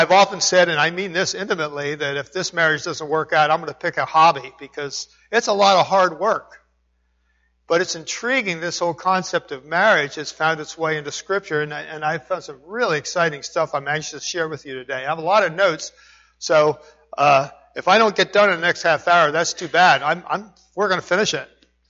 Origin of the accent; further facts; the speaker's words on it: Danville, Pennsylvania, United States; back in Danville, PA, my hometown